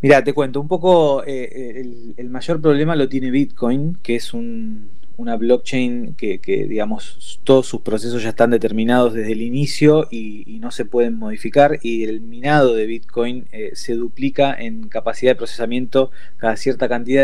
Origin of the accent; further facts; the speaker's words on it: Argentina; también nosotros siendo argentinos hicimos un poco de fuerza para que el primer país donde se empezara este desarrollo fuera Argentina